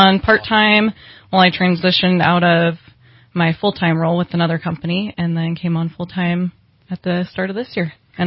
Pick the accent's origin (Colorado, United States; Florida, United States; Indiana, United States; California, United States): California, United States; Red Bluff; Well, I'm originally from Red Bluff, California, and that's currently where I live.